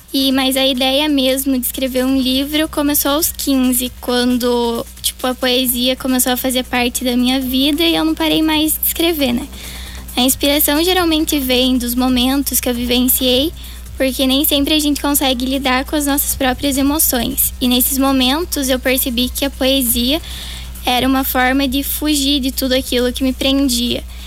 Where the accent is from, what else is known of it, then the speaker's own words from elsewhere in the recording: Itaiópolis, Santa Catarina, Brazil; born there; eu nasci aqui em Itaiópolis mesmo, tenho 20 anos